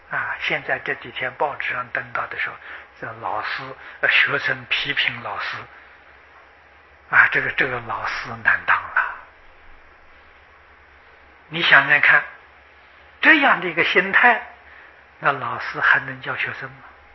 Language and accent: Chinese; China; 我们中国人从前那个教育叫圣贤的教育，他的目的是叫你做圣人，做贤人啊